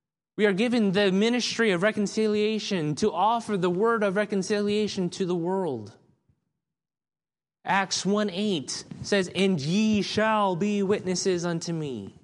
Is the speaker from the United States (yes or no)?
yes; the South, United States; Growing up in the South, my family watched a lot of football.